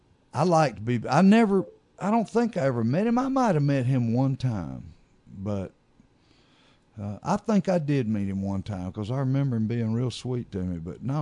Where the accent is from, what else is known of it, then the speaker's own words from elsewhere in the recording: Georgia, United States; Man, you know, I grew up down in South Georgia. I spent my boyhood years down there